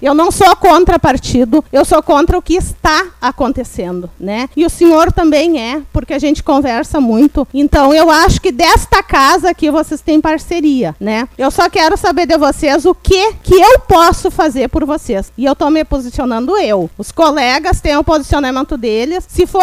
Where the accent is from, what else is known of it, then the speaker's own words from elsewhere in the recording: São Francisco, Brazil; não só porque eu sou vereadora, mas porque eu sou de São Francisco.